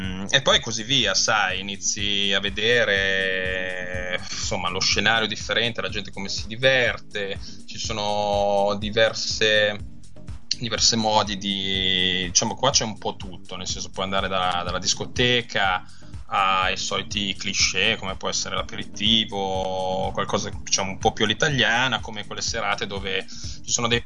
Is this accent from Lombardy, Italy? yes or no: yes; Monza, Lombardy, Italy; now in London, United Kingdom; quella di Monza, di Milano, da dove vengo io, rispetto a quella londinese, ho deciso di restare per opportunità lavorative